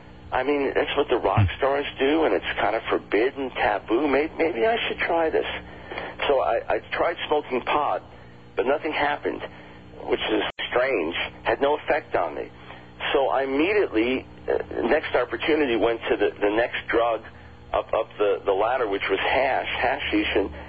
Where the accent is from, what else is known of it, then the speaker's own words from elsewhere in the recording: New York, United States; I was born in New York City, raised on Long Island, and I grew up in a conservative Jewish home.